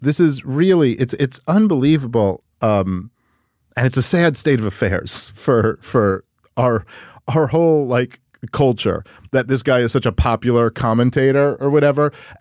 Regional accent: Brooklyn, New York, United States; Rogan's from Boston and I'm from Brooklyn.

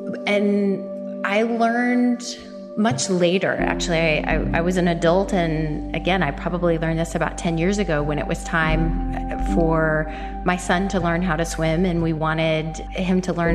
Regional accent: Indianapolis, Indiana, United States; I was born and raised here in Indianapolis. Grew up in the Butler-Tarkington neighborhood and went through the IPS school system.

